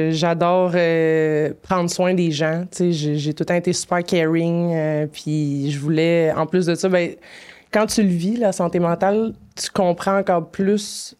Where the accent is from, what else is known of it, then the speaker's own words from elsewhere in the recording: Quebec, Canada; petite vie banale de fille de la Rive-Sud, de … on peut pas être plus québécois que ça